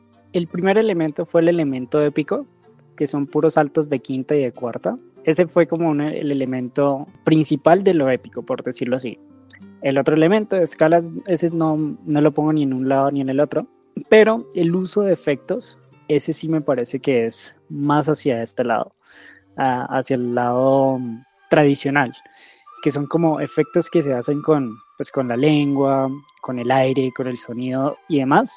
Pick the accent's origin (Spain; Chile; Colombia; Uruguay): Colombia; Nobsa, Boyacá; esta región donde yo vivo, donde yo soy de Nopsa, el Templo del Sol queda a 15 minutos de aquí en carro.